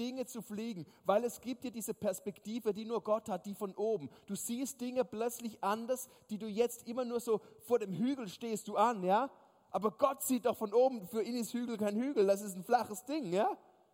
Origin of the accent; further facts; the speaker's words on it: Switzerland; Bei uns in der Schweiz heißen Teen Nights, das sind so Abende von 8 bis 10. Aber das ist in Deutschland Teen Night.